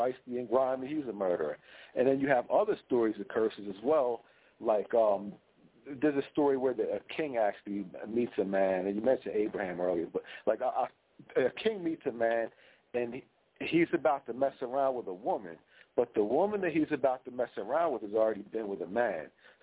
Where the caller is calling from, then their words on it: New Jersey, United States; I'm calling from South Jersey.